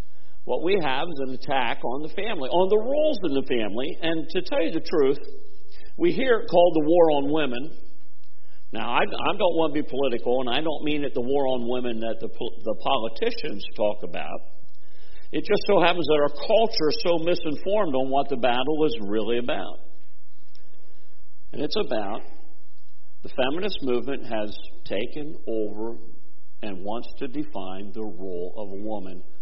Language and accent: English; Freeburg, United States; growing up in Freeburg and having Bob Schaefer's store and Rab Snyder's store, and they were both on my paper route